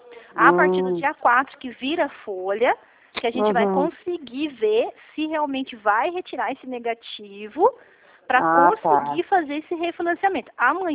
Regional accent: São Paulo, Brazil; mas eu sou do interior de São Paulo, tá? Eu não sou do Rio de Janeiro.

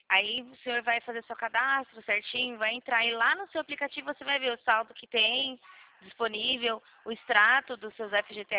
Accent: Atibaia, São Paulo, Brazil; Não, eu sou da cidade de Atibaia.

